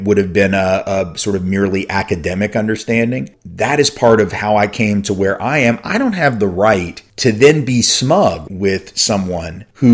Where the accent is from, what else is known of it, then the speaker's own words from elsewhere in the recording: Nashville, Tennessee, United States; childhood education program at a historically black college on the other side of town from where I grew up in Nashville.